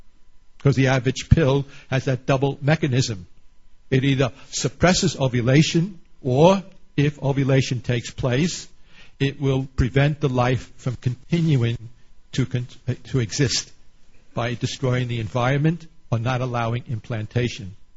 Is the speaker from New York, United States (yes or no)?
yes; New York, United States; I come from New York.